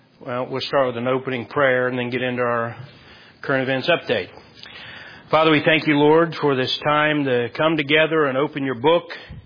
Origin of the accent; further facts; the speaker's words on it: United States; I can freely state whatever I want to state because I'm an American.